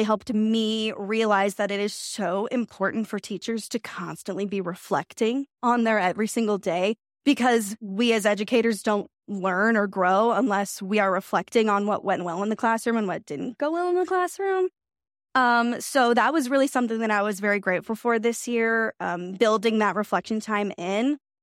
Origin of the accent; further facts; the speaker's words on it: Indiana, United States; I just finished up my first year of teaching. I taught third grade. I'm from Indiana.